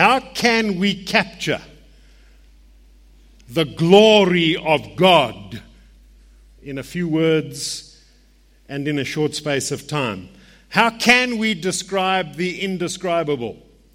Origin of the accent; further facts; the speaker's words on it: Johannesburg, Gauteng, South Africa; But it was a hospital I remember very well in my youth, growing up in the Methodist Church here in Johannesburg.